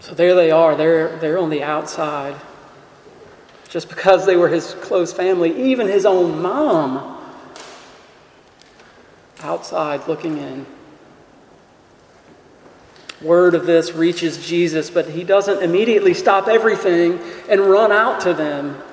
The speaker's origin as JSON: {"language": "English", "country": "China", "tie": "born or raised there", "said": "I was raised in China."}